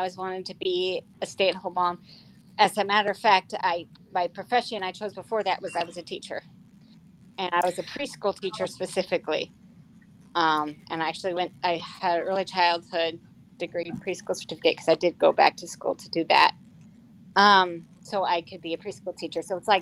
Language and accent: English; California, United States; Yeah, I grew up in the California part of the Mojave Desert.